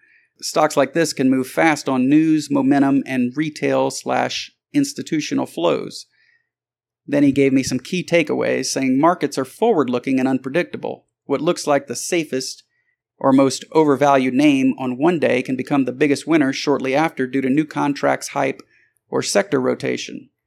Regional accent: Texas, United States; But I'm a Texan

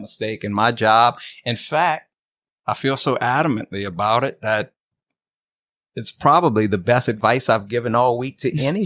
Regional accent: Donaldsonville, Louisiana, United States; I'm from the dirty south, Donaldsonville, Louisiana, is where I was raised.

